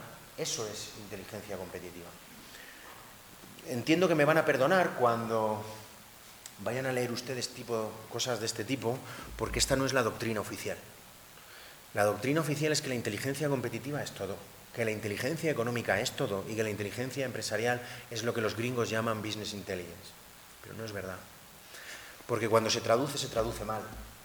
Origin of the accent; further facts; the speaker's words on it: Spain; Una vez más, yo soy muy pesado, soy español.